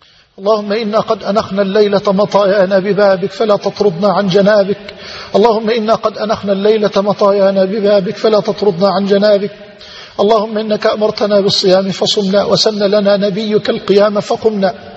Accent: Egypt; اللهم اجعل بلدنا مصر واحة للأمن والأمان

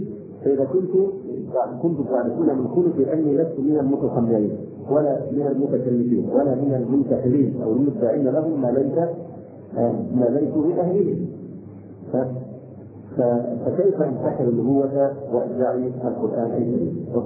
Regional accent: Egypt; عندنا في مصر تقاليدنا للاسف الشديد

